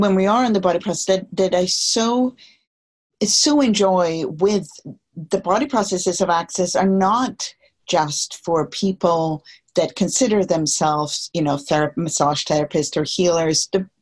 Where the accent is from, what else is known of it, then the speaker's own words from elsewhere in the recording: Stockholm, Stockholm County, Sweden; It's in Stockholm. It's in my hometown this summer in the beautiful Scandinavian light.